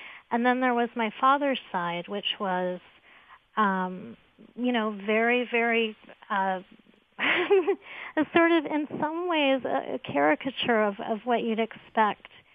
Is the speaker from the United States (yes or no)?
yes; Miami, Florida, United States; And I remember being a child and being, you know, growing up in Miami, you know, it wasn't exactly the Deep South.